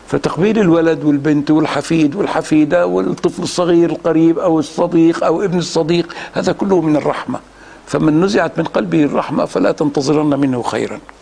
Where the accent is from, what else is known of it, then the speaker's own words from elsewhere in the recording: Egypt; لغاية دلوقتي عندنا في مصر السبوع